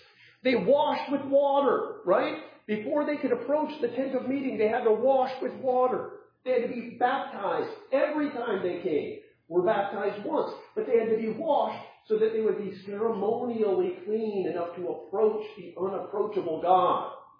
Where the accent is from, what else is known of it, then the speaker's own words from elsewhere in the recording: California, United States; I'm from California.